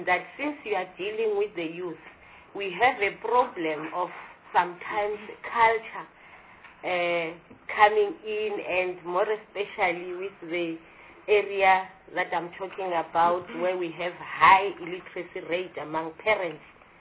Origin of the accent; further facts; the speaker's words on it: Mpumalanga, South Africa; I come from Mpumalanga. And I come from deep rural Mpumalanga where... they say it's the former Kwandebele.